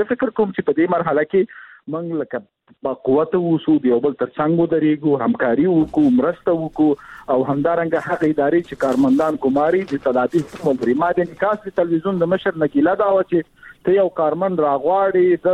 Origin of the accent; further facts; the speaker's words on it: Bamyan, Afghanistan; born there; زه شخصا د بامیان یم، بامیان کې مې تولد شوی ده، د هجرې کې مې ژوند کړی ده، کورنۍ مې هلته وه.